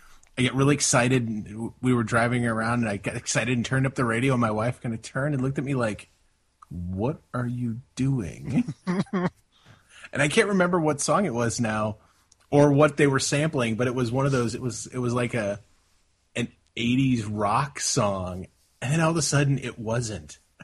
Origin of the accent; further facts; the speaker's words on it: St. Louis, Missouri, United States; I am from the St. Louis area. So we do have a vested interest in the World Series